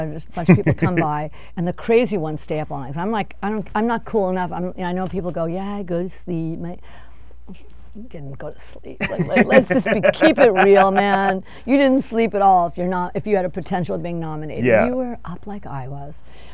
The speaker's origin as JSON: {"language": "English", "town": "Van Nuys", "region": "California", "country": "United States", "said": "I'm from Van Nuys. My dad sold insurance."}